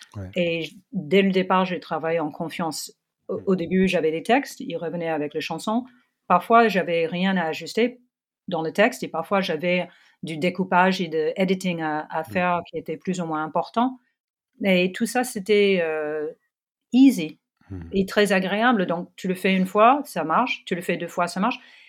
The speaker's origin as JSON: {"language": "French", "region": "New York", "country": "United States", "second_language": "French", "said": "je suis de New York, et j'ai été dans une école à New York"}